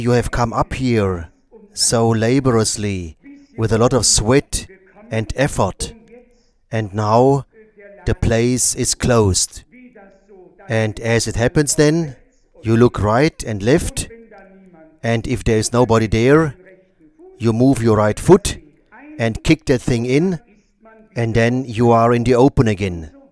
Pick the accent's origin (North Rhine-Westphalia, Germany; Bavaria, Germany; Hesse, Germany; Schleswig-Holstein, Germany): North Rhine-Westphalia, Germany; Krefeld; I come from Krefeld.